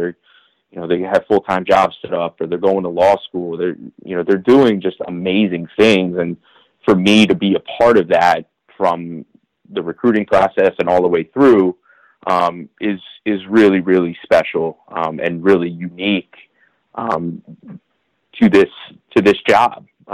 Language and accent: English; Philadelphia, Pennsylvania, United States; No, I am from, like I said, I'm from Philadelphia. I grew up Western suburbs. I went to Radnor High School.